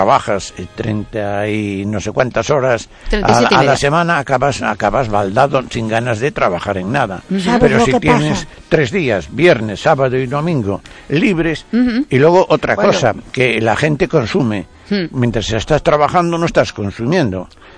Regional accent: Spain; tal como somos los españoles

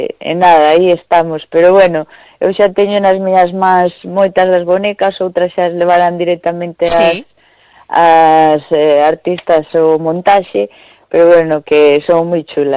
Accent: Palas de Rei, Galicia, Spain; Sí, na miña terriña en Palas de Rei

